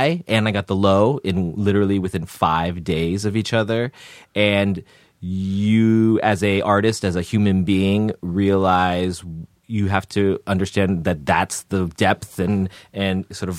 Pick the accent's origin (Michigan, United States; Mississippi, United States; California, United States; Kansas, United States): California, United States; Palo Alto; I grew up in the Bay Area in Palo Alto.